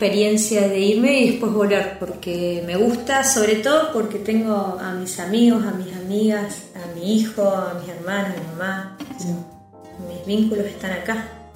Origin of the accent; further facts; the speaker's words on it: Neuquén, Argentina; Así que yo soy acá, de Neuquén, y nunca me fui. Y es raro ver cómo va cambiando la ciudad.